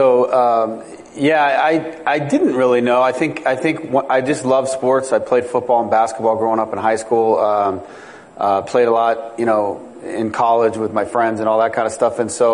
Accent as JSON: {"language": "English", "region": "California", "country": "United States", "tie": "born or raised there", "lives_now": "Chicago, United States", "said": "You know, I grew up in the Bay Area, and I didn't remember that story. So it was kind of interesting perspective. But when I got out of college, I moved to Chicago with some friends."}